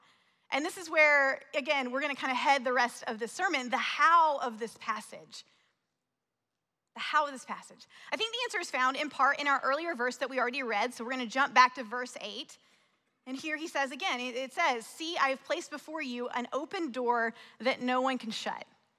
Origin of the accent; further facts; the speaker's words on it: the South, United States; accent: Southern; I grew up in the South. Some of you can hear the accent a little bit and some of the things that I've said. I've tried to get rid of the accent. It stays with me. I can't deny it.